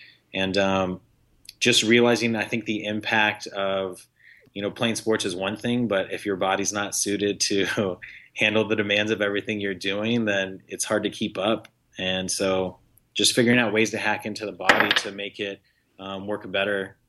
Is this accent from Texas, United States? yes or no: yes; Texas, United States; Yes, I was born and raised in Texas.